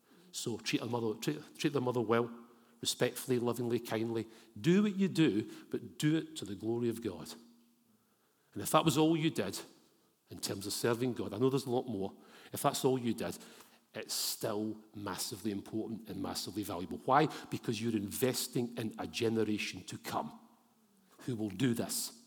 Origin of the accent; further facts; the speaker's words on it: Scotland, United Kingdom; My identity is not in being Scottish.